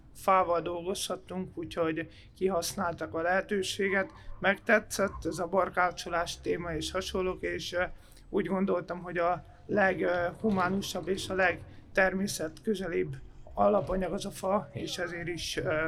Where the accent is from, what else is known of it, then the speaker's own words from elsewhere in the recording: Sopron, Győr-Moson-Sopron, Hungary; born there; Sopronban születtem, soproni lakos is vagyok.